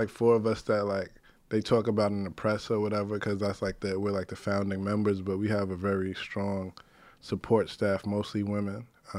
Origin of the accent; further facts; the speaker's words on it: New York City, New York, United States; because I grew up in the North Bronx, so it's a lot of like Jamaican and West Indian culture.